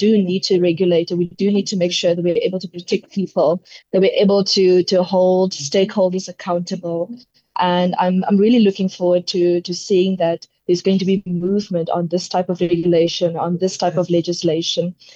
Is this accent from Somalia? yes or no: no; South Africa; as a South African, you know, as a country